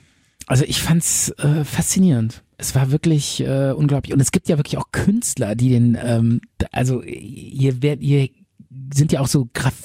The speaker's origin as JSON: {"language": "German", "region": "Rhineland", "country": "Germany", "said": "Ja, siehst du, ich bin ein richtiger Rheinländer."}